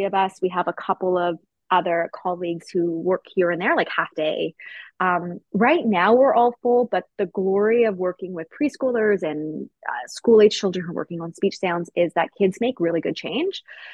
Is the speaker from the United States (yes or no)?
no; Canada; Well, we're Canadian.